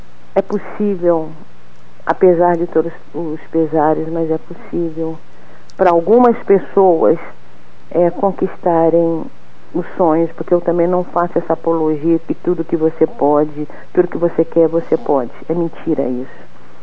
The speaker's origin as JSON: {"language": "Portuguese", "town": "Belo Horizonte", "region": "Minas Gerais", "country": "Brazil", "tie": "born there", "said": "esse livro estar no vestibular de Belo Horizonte, né, no vestibular de uma cidade onde eu nasci."}